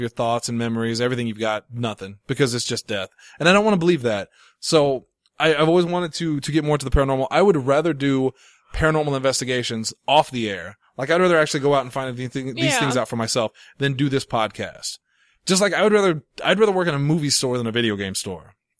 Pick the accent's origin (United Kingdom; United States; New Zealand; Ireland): Ireland; The Rock, maybe, but I'm not Samoan.